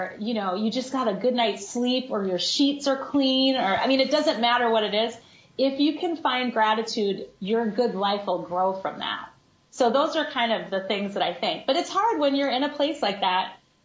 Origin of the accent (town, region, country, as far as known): Des Moines, Iowa, United States